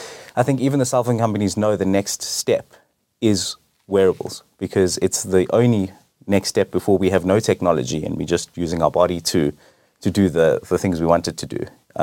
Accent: South Africa; and we're from South Africa and we're passionate about doing, you know, things in our own country.

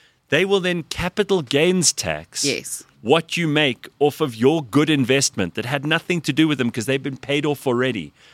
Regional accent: South Africa; we're meant to get excited as South African citizens

